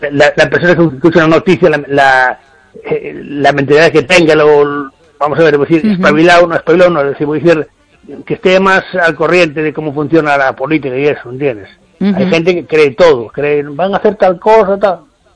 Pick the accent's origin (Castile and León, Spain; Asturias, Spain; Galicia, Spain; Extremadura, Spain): Galicia, Spain; Ferrol; de Ferrol.